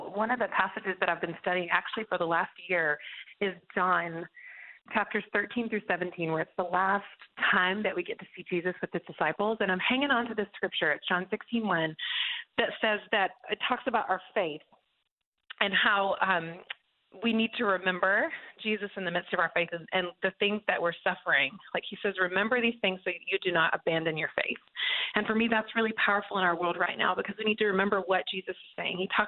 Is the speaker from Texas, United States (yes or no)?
no; North Carolina, United States; Well, I was raised in the Southeast in North Carolina in a tiny little town, which I loved. I mean, there were 14,000 people in the whole town, so very small.